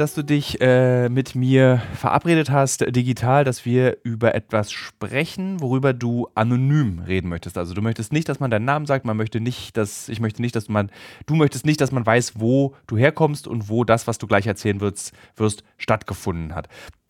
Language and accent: German; East Germany, Germany; für mich als Ossi jetzt keine große Überraschtheit